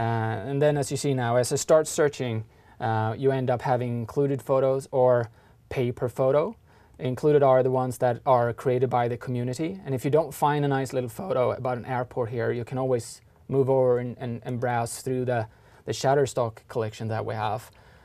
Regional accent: Sweden; English is a second language; So as you say, I came from Sweden and I travel a lot.

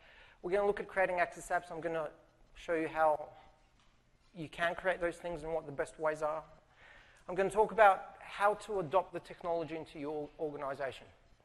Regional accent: Australia; I grew up in Australia, that's why I don't speak like a Bulgarian.

